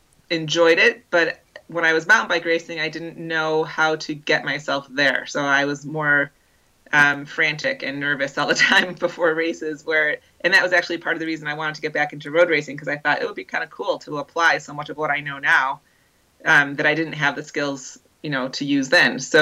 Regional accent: Illinois, United States; But I'm going to race my bike for a while, which growing up outside of Chicago was not something you would hear too often.

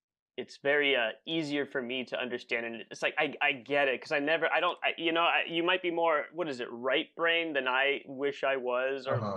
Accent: Florida, United States; just because I'm from Florida.

